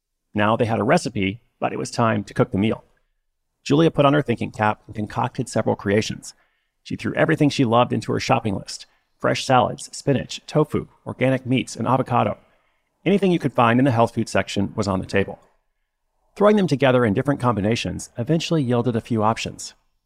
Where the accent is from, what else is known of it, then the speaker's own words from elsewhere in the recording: Portland, Oregon, United States; went to Boston, San Francisco, and my hometown, Portland, Oregon.